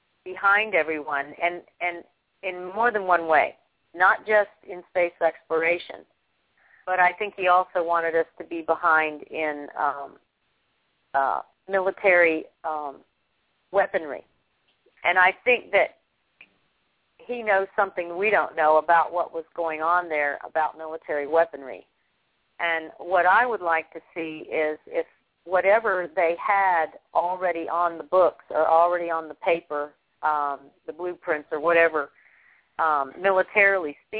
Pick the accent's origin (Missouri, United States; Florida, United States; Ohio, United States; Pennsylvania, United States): Florida, United States; but I'm from Volusia County, Florida